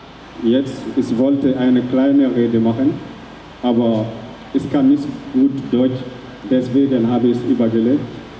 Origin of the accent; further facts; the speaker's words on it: Senegal; now in Immendingen, Germany; Ich komme aus Senegal und ich habe hier in Freiburg in der Lohastraße 1 Jahr und 6 Monate gewohnt. Und ich wohne nicht mehr in diesem Lager. Ich wohne jetzt in Immendingen.